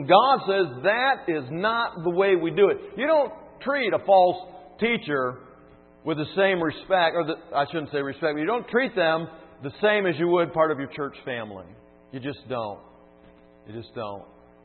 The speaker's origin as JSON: {"language": "English", "town": "Grand Rapids", "region": "Michigan", "country": "United States", "said": "Now I'm from Grand Rapids."}